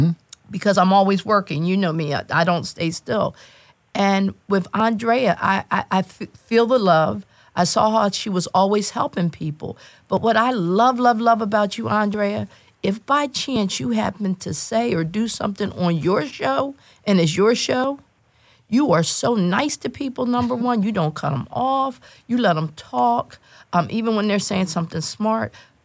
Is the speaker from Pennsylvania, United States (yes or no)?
yes; Philadelphia, Pennsylvania, United States; So if we grow up in our communities, and I'm from West Philly, and we see the things happening